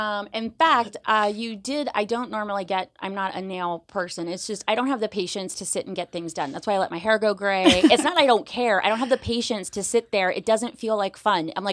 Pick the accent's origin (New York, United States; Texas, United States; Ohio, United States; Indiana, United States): Ohio, United States; I like to call it Visal. I'm from Ohio.